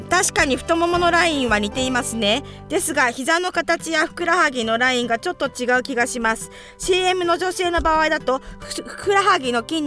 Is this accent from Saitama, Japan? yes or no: yes; Kasukabe, Saitama, Japan; 私は埼玉県春日部市出身なんですけど、